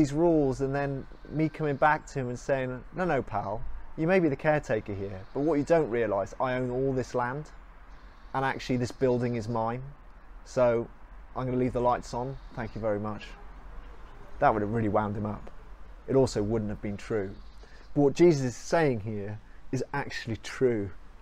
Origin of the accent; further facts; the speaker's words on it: Cardiff, Wales, United Kingdom; I remember growing up in Wales, in Cardiff